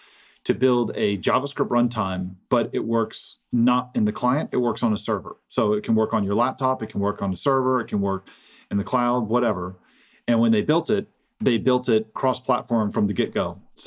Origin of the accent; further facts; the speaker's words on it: United States; so I'm American, and I don't know any better.